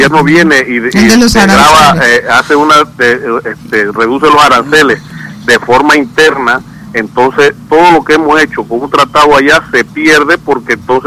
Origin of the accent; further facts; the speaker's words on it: Panama; somos panameños que producimos en este país